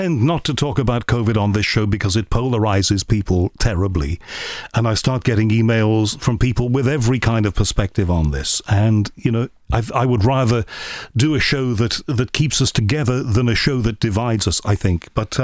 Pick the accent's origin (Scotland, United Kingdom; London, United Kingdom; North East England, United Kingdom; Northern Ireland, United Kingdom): Northern Ireland, United Kingdom; Dungannon; When I was about 10, growing up in Dungannon, Northern Ireland